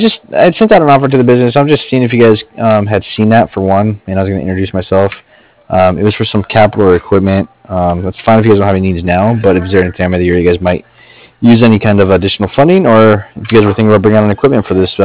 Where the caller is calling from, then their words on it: Cardiff, California, United States; I'm calling from Cardiff.